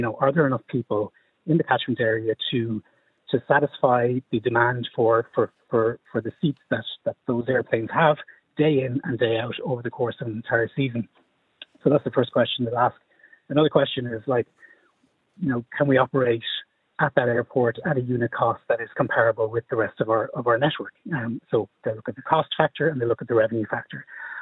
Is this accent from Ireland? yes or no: yes; Galway, Connacht, Ireland; I'm from Galway myself. My family is in the west of Ireland